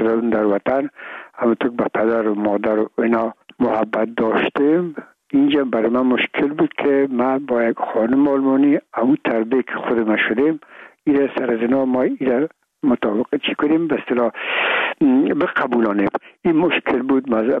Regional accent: Afghanistan

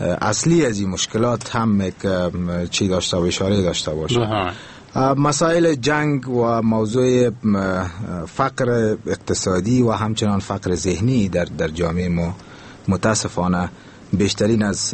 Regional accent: Afghanistan; ما اول یک افغان هستیم

